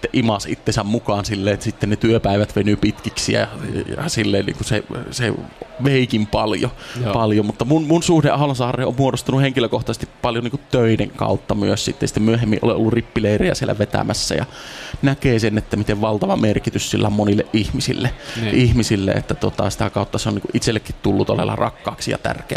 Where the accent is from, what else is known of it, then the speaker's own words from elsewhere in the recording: Nilsiä, North Savo, Finland; vaikka olen kotoisin Nilsiästä, mutta kävin Nilsiän seurakunnan rippileirin Tiirinlahti-nimisessä leirikeskuksessa